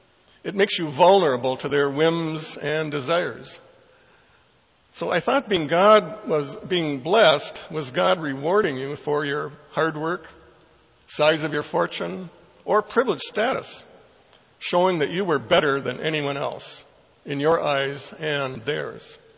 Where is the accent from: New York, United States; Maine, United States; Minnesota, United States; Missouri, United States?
Minnesota, United States; Duluth; When I was growing up in Duluth in the 1950s, we were taught the Beatitudes in church.